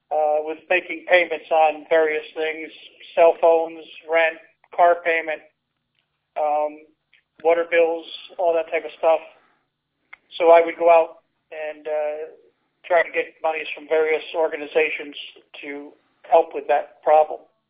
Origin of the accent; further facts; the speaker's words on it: Cold Spring, New York, United States; Well, I was raised in New York, a little town by the name of Cold Spring on the Hudson River, directly across the river from West Point Military Academy.